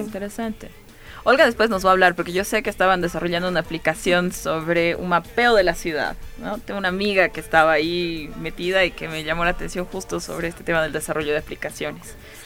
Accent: Bolivia; Eso es lo que nos falta en general como bolivianos y bolivianas

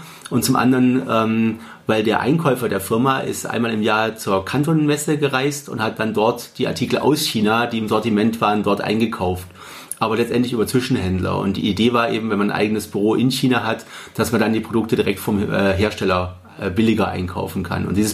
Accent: Triberg, Baden-Württemberg, Germany; Ich komme eigentlich aus dem Schwarzwald, aus einem kleinen Dorf, aus Triberg im Schwarzwald mit 5000 Einwohnern.

